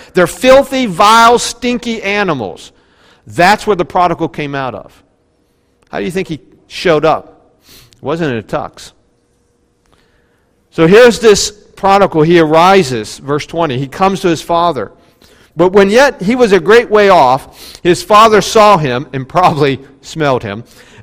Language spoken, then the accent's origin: English; West Virginia, United States; born or raised there